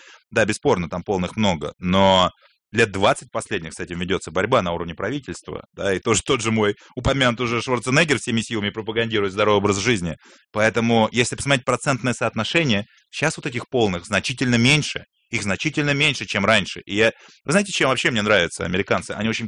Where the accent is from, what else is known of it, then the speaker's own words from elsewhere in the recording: Russia; Я сказал, что я из России.